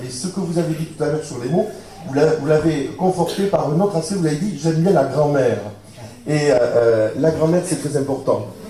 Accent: Southern France, France; accent: southern French; C'est mon accent du sud qui me trouble là.

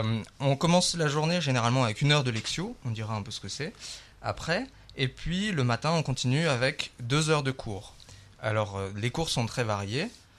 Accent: Grand Est, France; j'ai 25 ans. Je suis le meusien de l'étape, je viens du sud de la Meuse.

